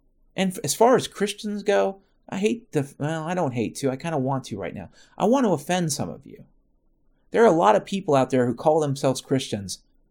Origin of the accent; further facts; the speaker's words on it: Washington, United States; I grew up in this fucking state. I grew up in Washington State.